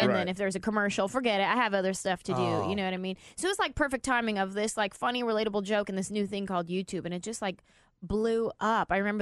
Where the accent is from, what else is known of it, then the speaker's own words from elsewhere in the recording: San Jose, California, United States; You know, I grew up in San Jose, California. And so there's a lot of Vietnamese people in San Jose.